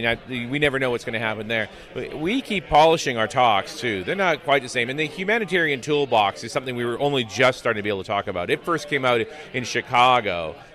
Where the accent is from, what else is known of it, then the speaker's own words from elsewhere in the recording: Vancouver, British Columbia, Canada; We started September 19th in my hometown in Vancouver, British Columbia.